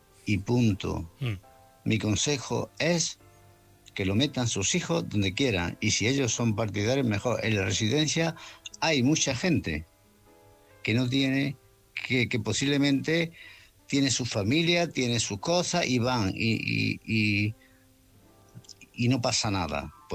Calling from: Malaga, Andalusia, Spain; de Málaga.

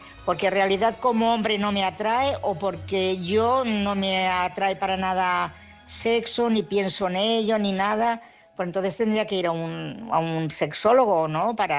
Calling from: Barcelona, Catalonia, Spain; de Barcelona.

